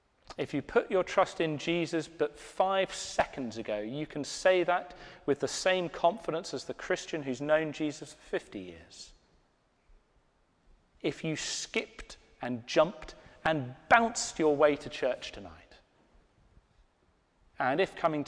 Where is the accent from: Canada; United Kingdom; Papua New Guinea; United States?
United Kingdom; England; born there; Now, I was born in England.